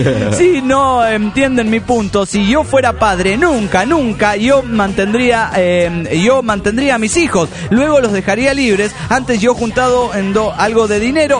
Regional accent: Quito, Pichincha, Ecuador; de Quito, Ecuador.

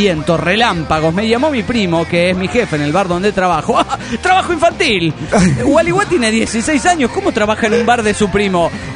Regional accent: Guadalajara, Jalisco, Mexico; de Guadalajara, México.

